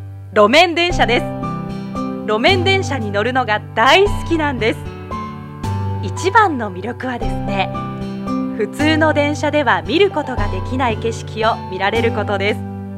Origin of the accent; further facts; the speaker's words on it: Mie, Japan; 三重県生まれ三重県育ちの